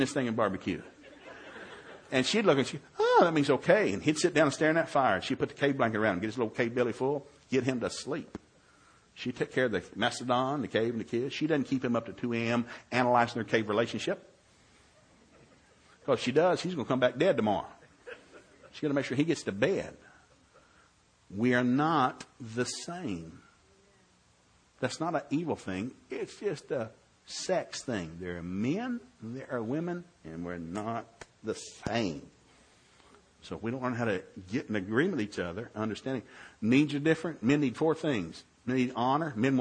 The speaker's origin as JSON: {"language": "English", "region": "Tennessee", "country": "United States", "said": "I hate Tide because I'm from Tennessee. It's big orange country."}